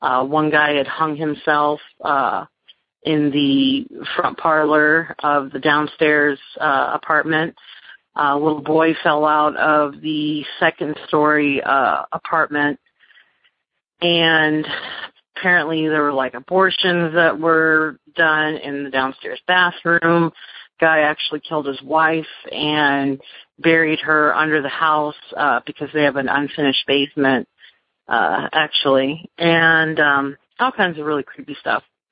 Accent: Dixon, California, United States; I grew up in California, and I lived in this really small town called Dixon.

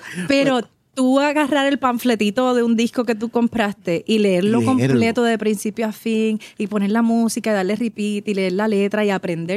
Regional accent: Puerto Rico; accent: Puerto Rican; que hable nuestro acento

